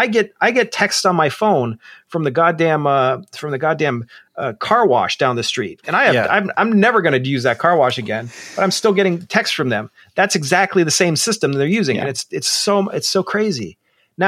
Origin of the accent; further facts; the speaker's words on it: Ohio, United States; I'm from Ohio. I have standing.